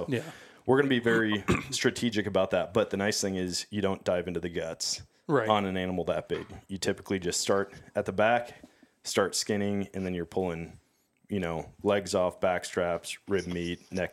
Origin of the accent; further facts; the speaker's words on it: Wisconsin, United States; Like growing up in Wisconsin, whitetail hunting, like you shoot an animal and it's like, yeah, if you get a follow-up shot, great.